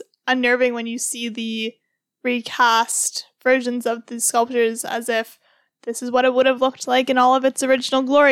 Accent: Nova Scotia, Canada; born there; I was born in Nova Scotia

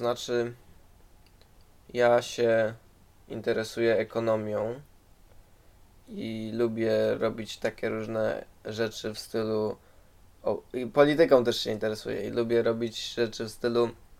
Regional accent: Kraków, Lesser Poland, Poland; jestem z Krakowa, w sumie Maryla powiedziała już, że jesteśmy z Krakowa. Maryla powiedziała też, że uczymy się hiszpańskiego w liceum na poziomie dwujęzycznym.

